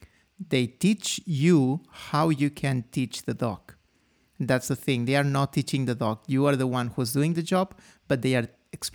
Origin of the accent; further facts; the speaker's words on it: Spain; English is a second language; now in Germany; And growing up in Spain, I've never seen that. And that's completely new for me when having a dog in Germany.